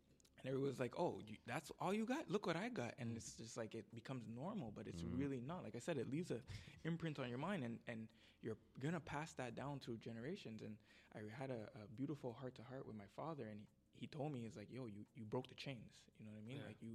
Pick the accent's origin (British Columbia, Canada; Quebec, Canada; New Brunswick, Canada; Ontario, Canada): Quebec, Canada; Montreal; I grew up in Little Burgundy.